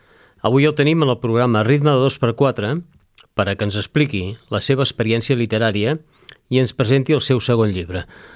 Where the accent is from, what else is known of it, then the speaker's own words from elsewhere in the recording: Badalona, Catalonia, Spain; de la meva ciutat natal, Badalona